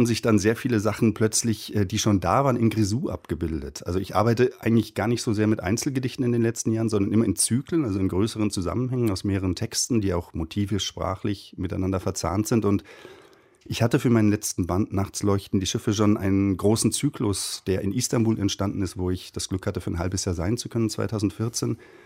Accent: Bavaria, Germany; Ich bin in Bayern aufgewachsen, da kam das.

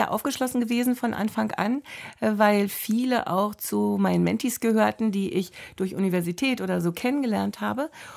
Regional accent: eastern Germany, Germany; als wir sozusagen Ost-West zusammensaßen und wir als Ostdeutsche erstmal unsere Kompetenz beweisen mussten

